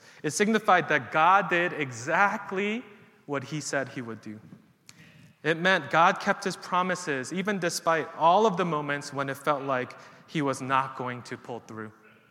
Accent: New York City, New York, United States; And I grew up in New York City.

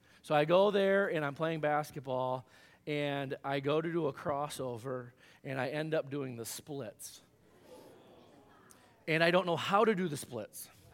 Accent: Michigan, United States; No, I grew up in Michigan, grew up watching the Tigers and the Cubs. Chicago's only 3 hours away, so I got to go to Wrigley all the time as a kid

